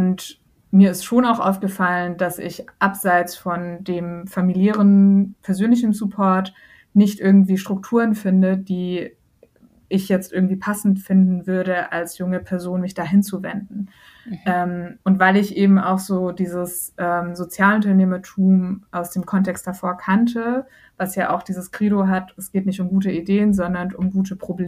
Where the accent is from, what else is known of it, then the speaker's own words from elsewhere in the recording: Germany; also born or lived in Iran; Ich selber bin Iranerin und Deutsche, also habe auch eine Migrationsgeschichte